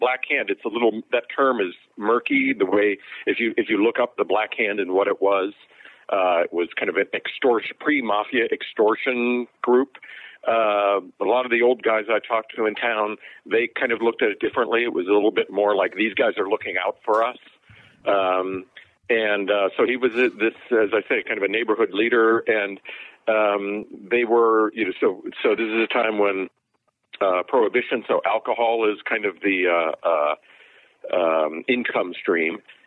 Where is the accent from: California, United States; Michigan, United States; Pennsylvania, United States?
Pennsylvania, United States; growing up in the sort of prohibition and then gambling world in my hometown in Western Pennsylvania.